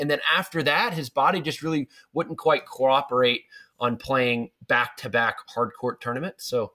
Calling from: Namibia; Thanks for your show. And I'm watching from Namibia.

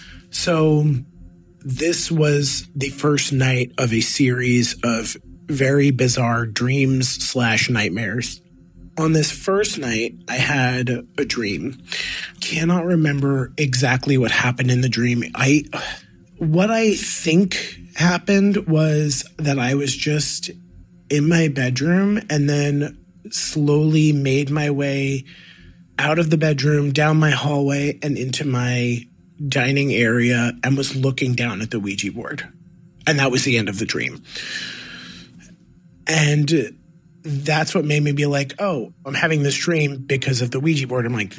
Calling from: New York City, New York, United States; I'm calling from New York City.

